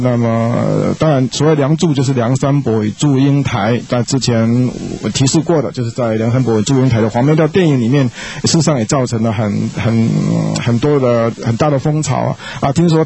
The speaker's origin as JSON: {"language": "Chinese", "country": "Taiwan", "tie": "born or raised there", "said": "以我个人成长背景来讲，我们就是所谓的在台湾出生，父母亲也都是在台湾出生哈，阿公阿嬷都是台湾哈"}